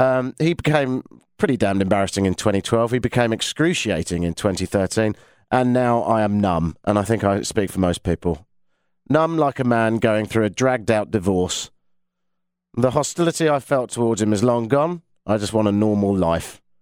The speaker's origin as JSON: {"language": "English", "region": "England", "country": "United Kingdom", "said": "Shoot me, I'm English."}